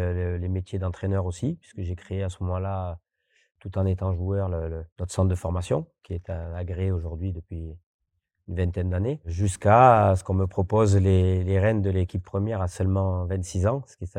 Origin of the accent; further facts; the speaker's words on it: Fos-sur-Mer, Provence-Alpes-Côte d'Azur, France; born there; je suis l'ancien joueur du club, je suis né quasiment à Fos-sur-Mer